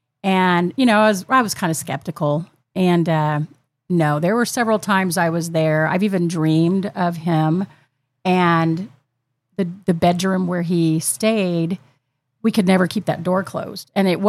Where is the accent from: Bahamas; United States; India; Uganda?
United States; Georgia; I'm from Georgia, and I would stay in her house, no plumbing or electricity